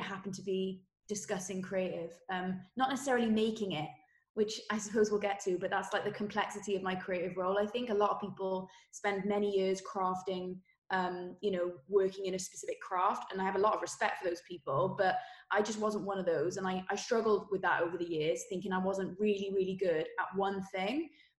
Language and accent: English; Wales, United Kingdom; accent: Welsh; even though I grew up in Wales, I don't know if you can hopefully still tell by my accent that I'm Welsh. I hope so. But I grew up in Wales and I had a very creative family.